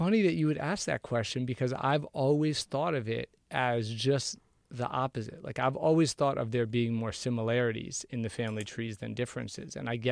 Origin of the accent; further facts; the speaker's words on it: Atlanta, Georgia, United States; Because the amazing thing about growing up in Atlanta is there's no one way to be Black in Atlanta, right?